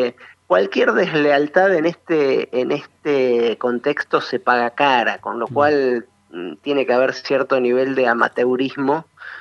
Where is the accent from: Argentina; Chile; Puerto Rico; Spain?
Argentina; Santa Fe; soy santafesino, o sea, tengo un problema de identidad